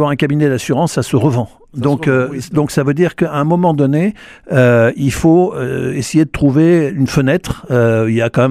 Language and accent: French; Saint-Girons, Occitanie, France; moi, je suis un Toulousain d'origine. Okay. D'ailleurs, ce n'est pas tout à fait exact. Je suis un Ariégeois d'origine. Très voilà. Bien, oui, oui. Moi, je suis de la région de Saint-Girons. Je suis même du Couserans.